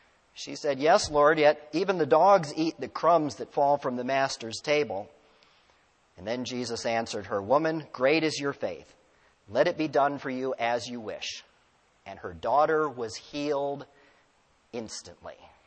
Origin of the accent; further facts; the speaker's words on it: Ohio, United States; The guy next to me was from Iowa. I introduce myself and say that I'm from Ohio.